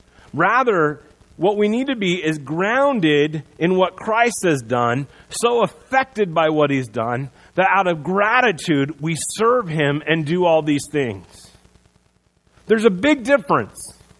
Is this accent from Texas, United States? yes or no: no; Sioux Center, Iowa, United States; also born or lived in Chicago / Pella; I was born in Chicago. I lived there for 2 months. I moved to Pella. After that, I moved to Sioux Center.